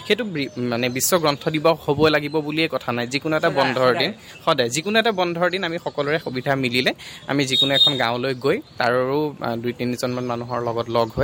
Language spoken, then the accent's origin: Assamese; Diphalu, Assam, India; মোৰ ঘৰ নগাঁৱতে ডিফলুত।